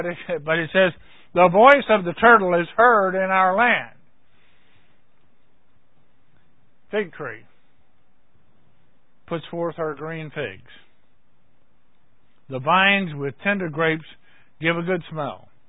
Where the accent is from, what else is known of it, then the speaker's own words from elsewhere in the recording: Georgia, United States; moved away; we had a dandelion here, dandelion over there, down the road a dandelion when I was growing up in Georgia. But when we moved up here